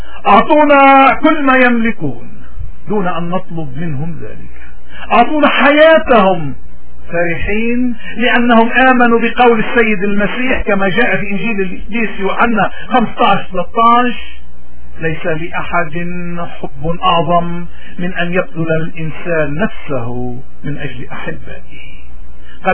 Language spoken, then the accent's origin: Arabic; Lebanon; واجبنا المقدس كلبنانيين